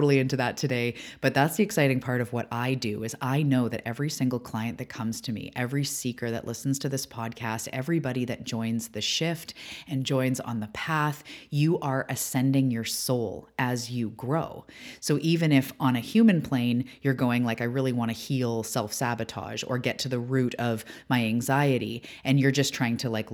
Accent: Canada; I am Canadian. Like, yes, of course, in the human realm, I'm Canadian, or my family, most of my family's from England.

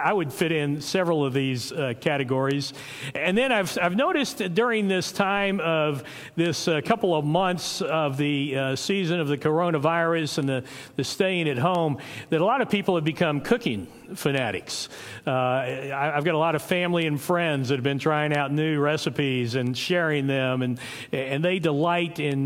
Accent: Dallas, Texas, United States; You know, I grew up in Dallas, and I'm still passionate about the football team there.

